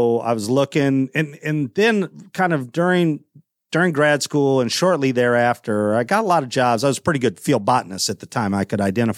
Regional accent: Midwest, United States; I've always lived in the Midwest. I'm from the Midwest. I kind of consider that home.

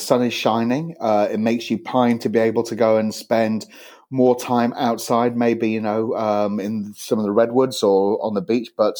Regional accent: Yorkshire and the Humber, United Kingdom; probably annoyed every single neighbour in the small town I grew up in outside York.

